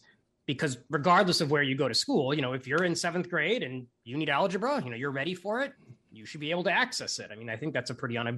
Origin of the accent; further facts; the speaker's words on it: Illinois, United States; Yes, this is where I get to pick on my home state of Illinois a little bit